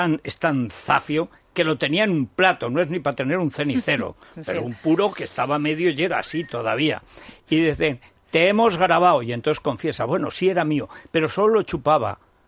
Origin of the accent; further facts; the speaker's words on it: Teruel, Aragon, Spain; Y hasta un hospital de Teruel, miedo me dan los enfermos de mi tierra.